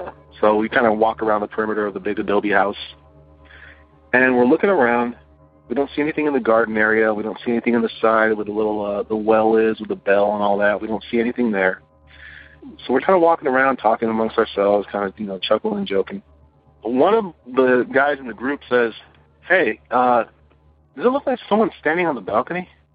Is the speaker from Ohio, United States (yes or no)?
no; Ventura, California, United States; from Ventura, California. I was born and raised out here in the Ventura County area.